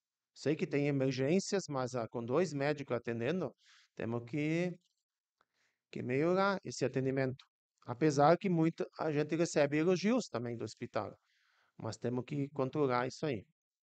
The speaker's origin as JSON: {"language": "Portuguese", "town": "Pasto Corvo", "country": "Brazil", "tie": "born or raised there", "said": "Todo mundo sabe que eu sou natural do Pasto Corvo."}